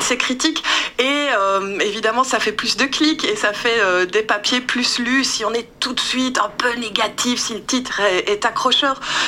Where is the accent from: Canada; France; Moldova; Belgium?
Belgium; ils savent que je suis belge